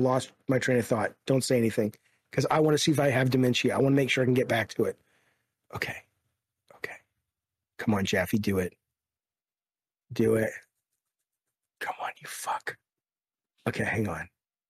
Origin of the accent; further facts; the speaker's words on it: Alabama, United States; because of growing up in Alabama and just how conservative and racist and, you know, religious it was. And I just didn't like that. I love aspects of the South, but I obviously hate those aspects of the South.